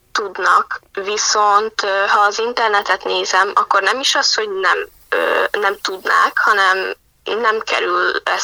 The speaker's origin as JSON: {"language": "Hungarian", "country": "Hungary", "said": "Legalábbis bennem ez a magyarság tudat, meg az, hogy magyar vagyok, ez egy szép nyelv, egy nehéz nyelv nyilván"}